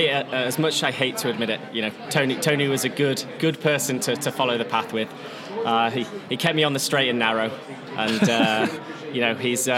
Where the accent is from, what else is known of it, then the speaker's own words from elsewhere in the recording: United Kingdom; As you can tell by my accent, I am from the UK, but I started my Alteryx journey in the US.